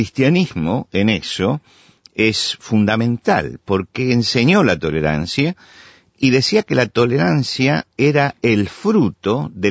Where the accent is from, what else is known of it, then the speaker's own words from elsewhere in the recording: Buenos Aires, Argentina; A mí, como argentino, me resulta fácil convivir con otras culturas. Yo vivía en un barrio de Buenos Aires donde al lado vivían almaceneros que eran españoles.